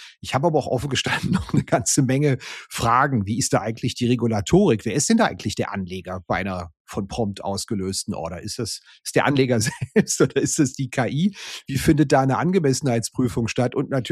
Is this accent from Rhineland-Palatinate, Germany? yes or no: no; Frankfurt, Hesse, Germany; Als Frankfurter wusste ich das offen gestanden gar nicht.